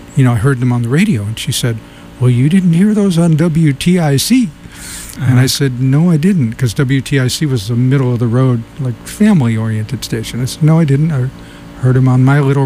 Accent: Portland, Connecticut, United States; Particularly Portland was it was a really nice place to grow up. It was a brownstone town.

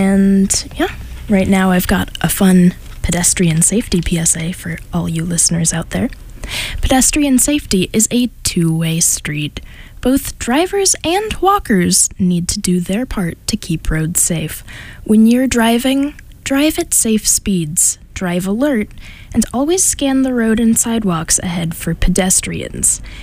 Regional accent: California, United States; And I'm from California, so if I did that where I'm from, I would have died by now.

